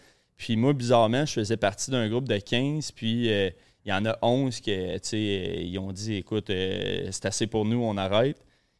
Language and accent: French; Drummondville, Quebec, Canada; Oui, je viens de Drummondville. J'ai grandi ici, puis je vis encore ici.